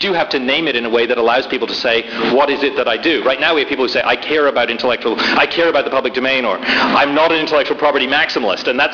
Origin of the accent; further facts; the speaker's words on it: United Kingdom; I mean, I come from Britain